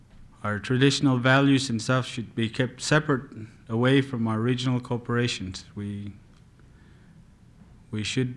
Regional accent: Copper Center, Alaska, United States; I'm from Copper Center Village.

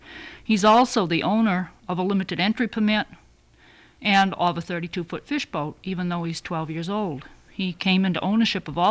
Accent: Dillingham, Alaska, United States; and I'm from Dillingham

